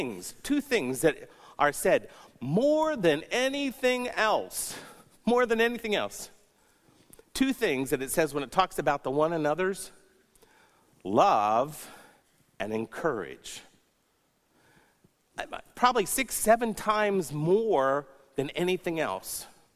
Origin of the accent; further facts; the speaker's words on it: the South, United States; I mean, I grew up in the South, and we greeted people we didn't know. We moved to the North, and I greeted people I didn't know